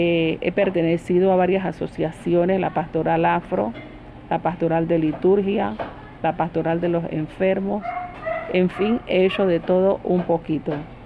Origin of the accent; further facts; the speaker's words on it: Portobelo, Colón, Panama; Yo quiero mucho a mi pueblo. Por eso yo no me he ido de Portobelo, porque yo he tenido la posibilidad de hacer una casa por otro lugar. Pero yo quise hacer mi casa en Portobelo porque yo estoy enamorada de mi pueblo.